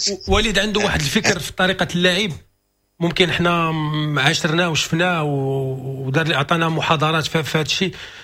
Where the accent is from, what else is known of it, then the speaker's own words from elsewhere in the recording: Morocco; هاد لا بغينا حنا جمهور مغربي بغا هاد الميداي شجعوا اللعابه